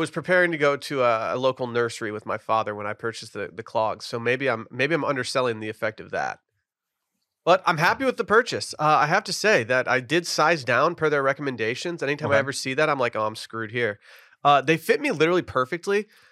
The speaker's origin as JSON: {"language": "English", "country": "Australia", "said": "We're going to charge you out the ass for it because we're Australian."}